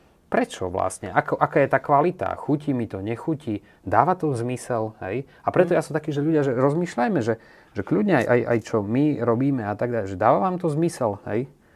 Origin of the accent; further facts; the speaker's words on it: Michalovce, Košice Region, Slovakia; Ja som pôvodom z Michaloviec